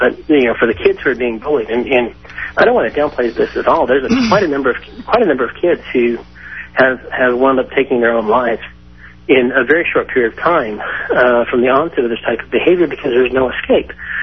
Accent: Stephenville, Texas, United States; And I'm from Stephenville, Texas, which is a small town outside of Fort Worth and, you know, a good 60 miles from anything.

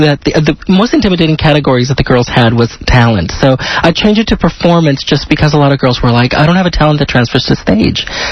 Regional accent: El Paso, Texas, United States; also born or lived in Veracruz, Mexico; now in Houston, United States; I was born in Mexico, in Veracruz, Mexico, and then grew up in El Paso, and now I'm in Houston.

